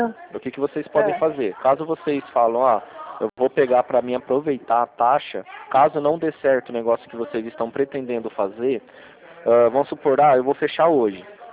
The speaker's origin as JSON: {"language": "Portuguese", "town": "Rio Claro", "region": "São Paulo", "country": "Brazil", "said": "Eu sou de Rio Claro mesmo."}